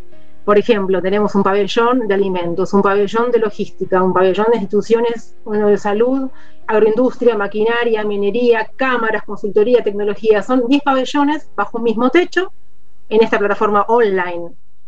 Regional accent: Argentina; O sea, yo como visitante argentino puedo encontrar

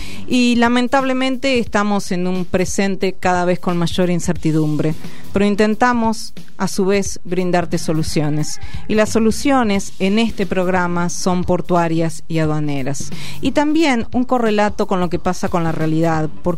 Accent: Argentina; Una realidad que nos interpela como argentinos y argentinas.

